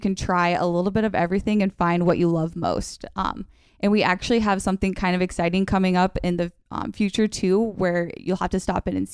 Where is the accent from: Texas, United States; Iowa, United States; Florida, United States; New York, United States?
Iowa, United States; Le Mars; So growing up in Lamars, I mean, it's just the best because it's got that hometown feel